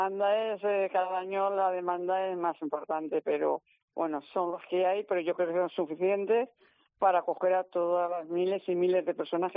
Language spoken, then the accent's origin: Spanish; Valencian Community, Spain; Yo creo que somos tan valencianos como cualquiera.